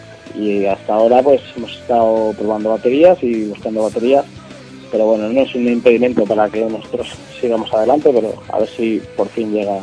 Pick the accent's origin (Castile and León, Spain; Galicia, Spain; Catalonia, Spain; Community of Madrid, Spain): Community of Madrid, Spain; Torrejón de Ardoz; Pues bueno, pues venimos de un barrio de Torrejón.